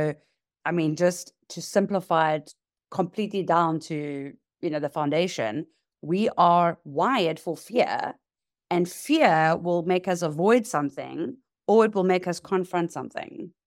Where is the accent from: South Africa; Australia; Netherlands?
South Africa; Durban, KwaZulu-Natal; now in Cape Town, South Africa; I am in Cape Town, South Africa. I'm originally from Durban, which is on the East Coast, and I've moved to the West Coast.